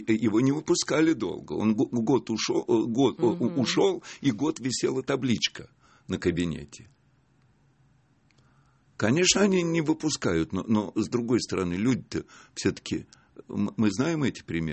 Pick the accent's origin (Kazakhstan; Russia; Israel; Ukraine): Ukraine; Donetsk, Donetsk Oblast; я из Сталина приехал поступать